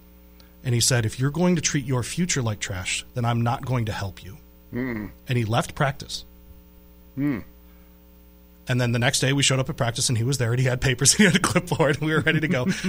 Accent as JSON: {"language": "English", "region": "Rust Belt", "country": "United States", "tie": "born or raised there", "said": "Where I grew up in the Rust Belt, the neighborhoods changed from when my dad was growing up to when I grew up in a really radical way in the urban areas."}